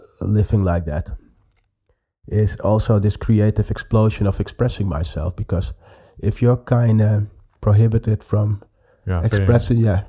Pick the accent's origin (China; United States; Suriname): Suriname; also born or lived in Amsterdam, Netherlands; I'm from Suriname.